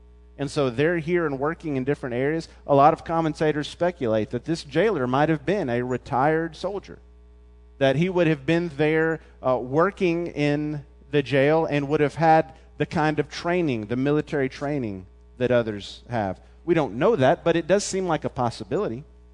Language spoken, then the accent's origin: English; Memphis, Tennessee, United States; growing up in Memphis, we were always anticipating one.